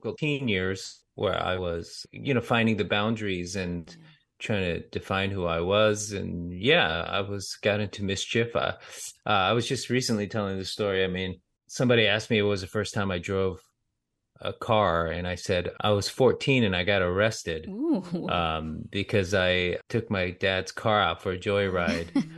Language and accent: English; United States; It hurt me, his son, because I grew up in America.